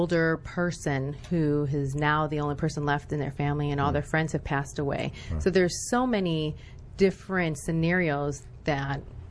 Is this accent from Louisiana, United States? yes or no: no; Skokie, Illinois, United States; It was really interesting growing up in Skokie, Illinois. It was a predominantly Jewish area, and I am a biracial product of my fathe